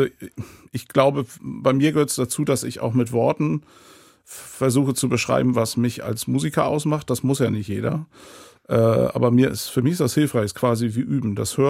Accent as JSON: {"language": "German", "region": "Northern Germany", "country": "Germany", "said": "am Meer sitzen, was ich als Norddeutscher sehr schätze"}